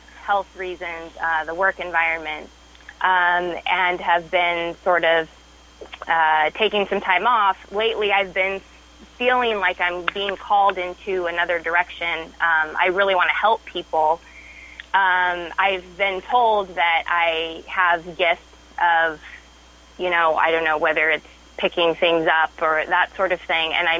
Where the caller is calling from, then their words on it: California, United States; I'm from California.